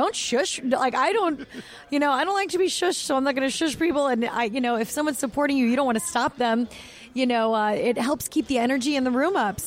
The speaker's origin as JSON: {"language": "English", "town": "West Palm Beach", "region": "Florida", "country": "United States", "tie": "born or raised there", "said": "I grew up in West Palm Beach. I went to high school in West Palm down south"}